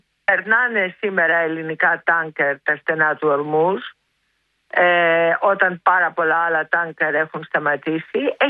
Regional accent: Greece; είμαι περήφανη σαν Ελληνίδα αυτή τη στιγμή

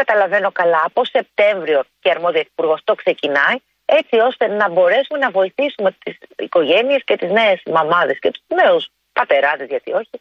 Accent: Piraeus, Attica, Greece; Κατεβαίνω στην γενέτειρά μου, εκεί που μεγάλωσα, εκεί που έφυγα από τον Πειραιά για πανεπιστήμιο. Είμαι τουλάχιστον 3 γενιές πειραιώτησα.

